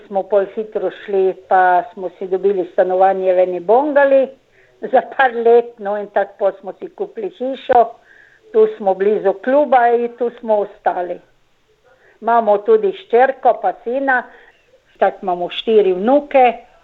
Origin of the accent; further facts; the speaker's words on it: Slovenske Konjice, Styria, Slovenia; moved away as an adult; also born or lived in Vitanje; now in Australia; Jaz sem doma iz Štajerske, rojena sem v Vitanju, pa sem bila posvojena v Slovenske Konjice, ko sem bila 2 tedna stara in tam sem pol odrasla. Tam sem šolo hodila